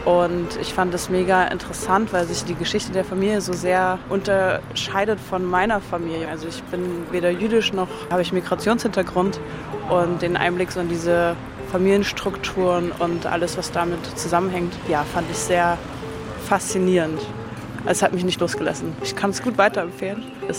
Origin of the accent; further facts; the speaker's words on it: Halle, Saxony-Anhalt, Germany; ich bin hier in Leipzig mit Freunden im Park gerade. Ich komme eigentlich aus Halle.